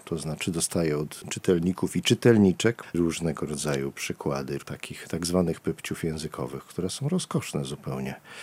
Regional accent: Kraków, Lesser Poland, Poland; accent: Kraków dialect; No, na pole wychodzimy i mówimy po krakowsku, no.

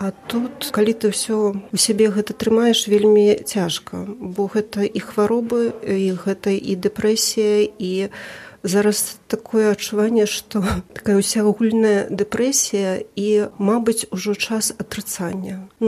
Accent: Brest, Brest Region, Belarus; now in Białystok, Poland; Брэст весь у каштанах. Я з Брэста.

